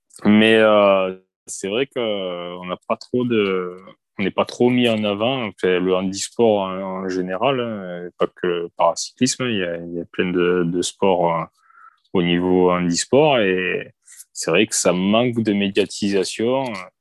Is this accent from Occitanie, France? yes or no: yes; Occitanie, France; also born or lived in Seine-et-Marne; now in Marseille, France; je suis à Marseille actuellement, mais je suis pas originaire de Marseille. Donc, moi, j'étais plutôt originaire de l'Hérault.